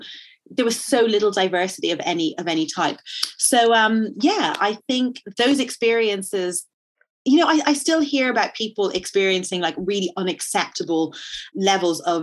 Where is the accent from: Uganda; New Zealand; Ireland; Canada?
Ireland; there is so much that I love about and loved about growing up in Ireland, about being a teenager, about being a kid and being a teenager in Ireland, you know.